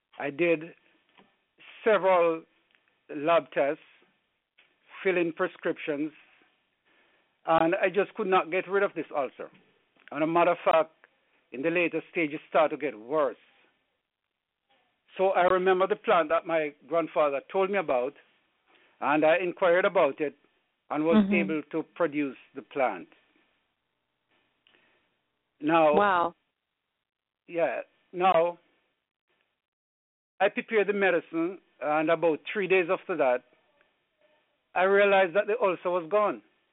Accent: Jamaica; when I'm a young man growing up in Jamaica by my grandfather while we used to be on the farm.

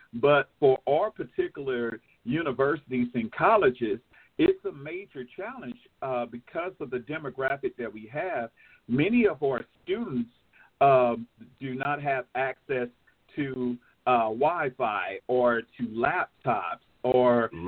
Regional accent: Missouri, United States; I could speak for my home state. My home state is Missouri

